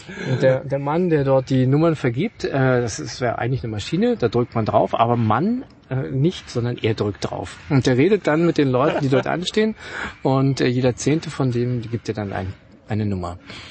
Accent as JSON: {"language": "German", "country": "Germany", "said": "ich bin einfach gedacht, ich komme aus Deutschland, da geht man zum Bahnhof und holt sich ein Ticket."}